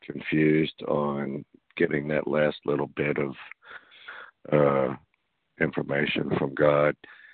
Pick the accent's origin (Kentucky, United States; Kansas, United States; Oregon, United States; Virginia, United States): Kentucky, United States; I'm from Kentucky, and I've been in and out of the program for 12, 13 years